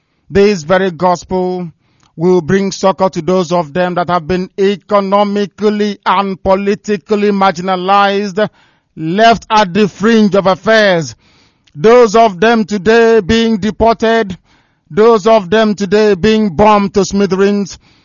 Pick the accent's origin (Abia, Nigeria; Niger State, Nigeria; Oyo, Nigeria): Abia, Nigeria; I come from Isiama Faruku Ibeku. That's where I come from. That is the land of my ancestors.